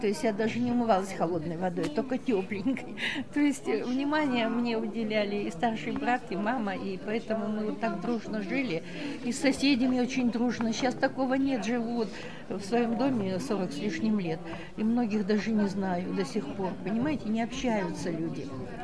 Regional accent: Kemerovo, Kemerovo Oblast, Russia; born there; Я родилась в Кемерово 25 сентября 1941 года, через 3 месяца после начала войны.

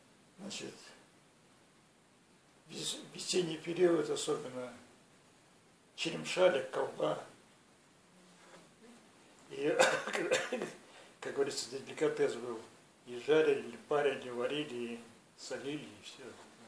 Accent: Krapivino, Kemerovo Oblast, Russia; Жили в Крапивино.

